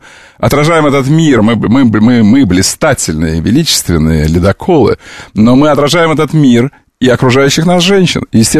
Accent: Pereyaslavka, Khabarovsk Krai, Russia; Я из Переяславки. Ты знаешь, что я из Переяславки?

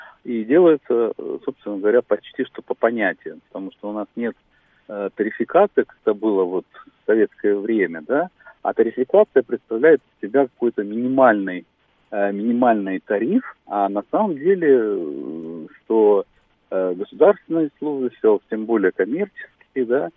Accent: Moscow, Russia; да, я из Москвы.

